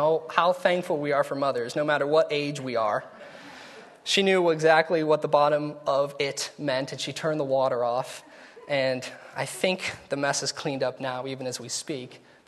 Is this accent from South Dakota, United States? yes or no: no; West Virginia, United States; Now, some of you may not know this. Most of you probably do. I'm from West Virginia.